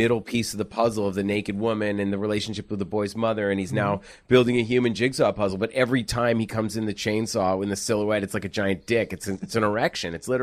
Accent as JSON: {"language": "English", "region": "East Coast", "country": "United States", "tie": "born or raised there", "said": "But I grew up in the East Coast and I went to overnight camp."}